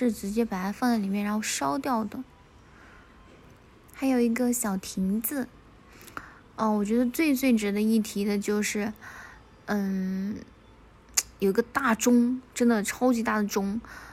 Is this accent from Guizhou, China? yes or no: yes; Guiyang, Guizhou, China; 用我们贵阳的方言就是说，画两个圈圈把它抖起